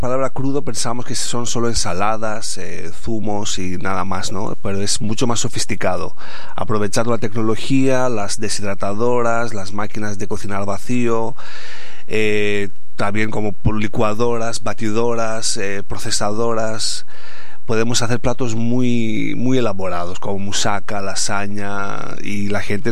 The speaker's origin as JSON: {"language": "Spanish", "country": "Greece", "said": "Yo siendo griego, es siempre un plato estrella es la musaca."}